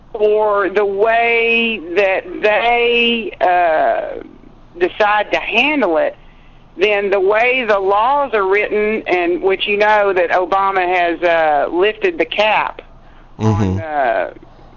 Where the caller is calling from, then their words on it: Stephenville, Texas, United States; I'm calling from Stephenville, Texas.